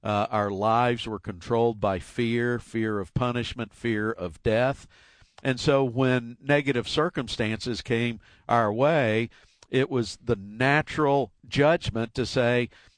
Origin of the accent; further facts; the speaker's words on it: Marietta, Georgia, United States; born there; You know, I was born in Marietta, Georgia in 1958. That's where my mom and dad lived